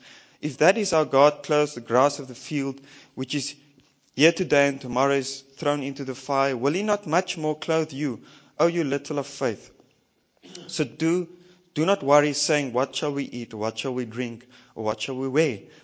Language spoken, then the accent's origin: English; Windhoek, Khomas, Namibia; I'm from Windhoek.